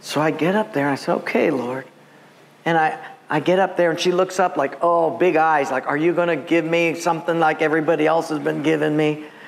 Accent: Palolo, Hawaii, United States; And I thought, dude, you're Howley. I'm from Palolo. You leave the island. I'm home.

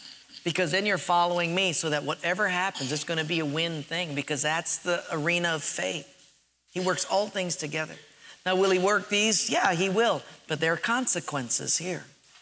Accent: Hilo, Hawaii, United States; now in Honolulu, United States; I remember when we came from Hilo, we moved to Honolulu

